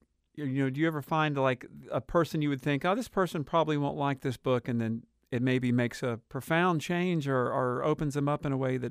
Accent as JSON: {"language": "English", "country": "United States", "said": "sometimes I would say, I'm from the United States."}